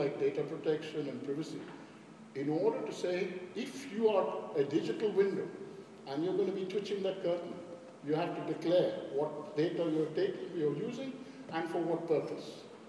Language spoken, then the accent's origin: English; India; When I was growing up in India, that's how people made food.